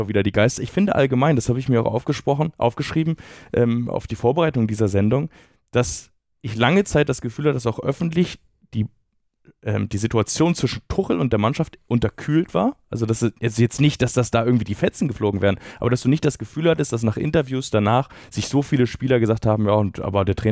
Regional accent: Northern Germany, Germany; ich komme ja aus dem Norden, das weiß jetzt mittlerweile jeder.

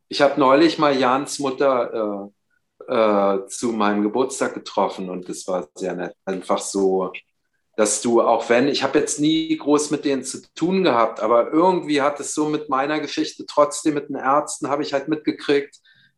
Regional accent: Berlin, Germany; ich bin im Norden von West-Berlin aufgewachsen, in Frohnau, so einem relativ harmlosen Ort so. Und witzig an meiner Straße ist, dass halt … wir praktisch alle in einer Straße gewohnt haben

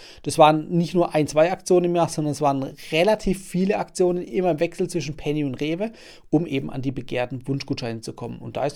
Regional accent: Baden-Württemberg, Germany; wie zum Beispiel bei uns im Süden in Baden-Württemberg.

